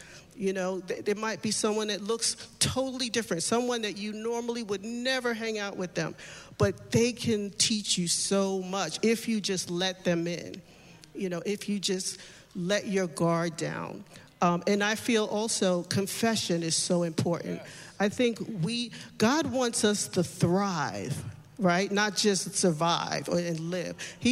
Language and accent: English; New York, United States; And me being a New Yorker, I was just rough around the edges.